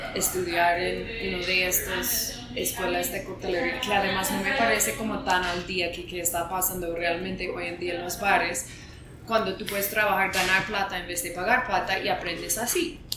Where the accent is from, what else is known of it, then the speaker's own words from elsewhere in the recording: New Mexico, United States; unos amigos míos montaron un bar donde yo crecí en Nuevo México